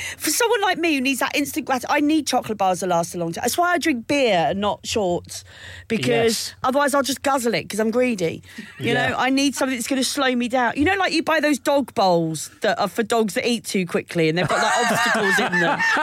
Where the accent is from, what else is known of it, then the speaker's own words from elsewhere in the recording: Maidstone, South East England, United Kingdom; So I grew up in Maidstone in Kent